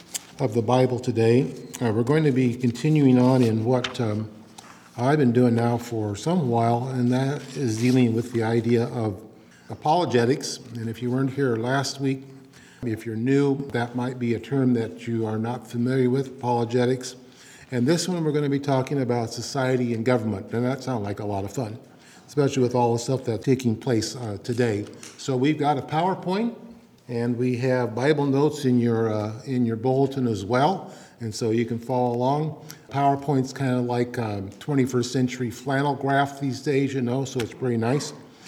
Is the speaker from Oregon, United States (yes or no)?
yes; Bend, Oregon, United States; I remember as a kid growing up in Bend, to go up to the City of Roses